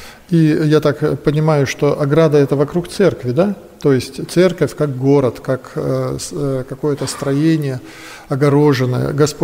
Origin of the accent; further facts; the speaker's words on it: Balashikha, Moscow Oblast, Russia; Я служитель из Балашихи, Салтыковская церковь.